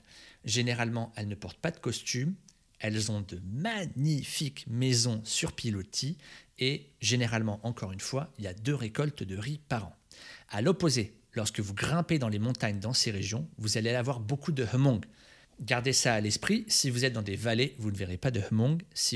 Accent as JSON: {"language": "French", "town": "Aix-en-Provence", "region": "Provence-Alpes-Côte d'Azur", "country": "France", "said": "Alors, je viens d'Aix-en-Provence"}